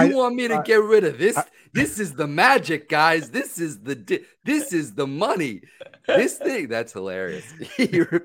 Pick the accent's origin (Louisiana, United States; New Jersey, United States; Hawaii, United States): New Jersey, United States; I think it was, I grew up in Jersey and all the kids had like buzzed haircuts or frosted tips.